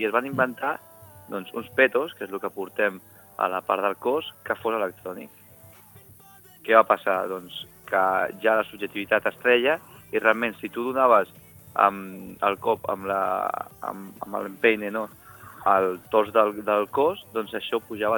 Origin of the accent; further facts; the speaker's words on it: Girona, Catalonia, Spain; primer territorial a Girona, no?, d'on soc jo.